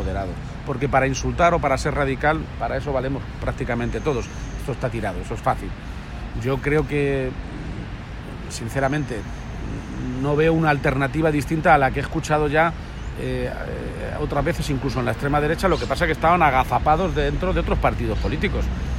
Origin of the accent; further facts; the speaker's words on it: Spain; como ciudadano español, casi prefiero que el que piense una cosa lo diga y lo aflore